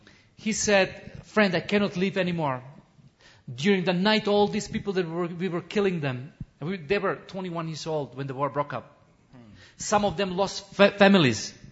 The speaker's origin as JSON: {"language": "English", "country": "North Macedonia", "second_language": "English", "said": "I'll tell them that I'm from Macedonia, because once we live together in one country."}